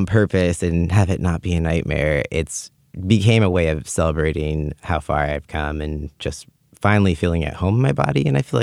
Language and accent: English; Auburn, California, United States; growing up in Auburn, it was a much more like small conservative town. I grew up going to a Christian school and all that stuff.